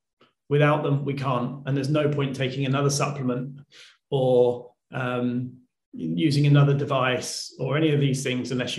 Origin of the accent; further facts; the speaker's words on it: United Kingdom; that's with an S, not a Z, because I'm British and we're awkward.